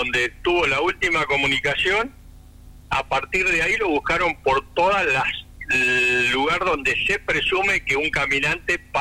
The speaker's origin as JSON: {"language": "Spanish", "region": "Tierra del Fuego", "country": "Argentina", "said": "Nosotros le apuntamos siempre, somos de Tierra del Fuego y le apuntamos al desarrollo de Tierra del Fuego."}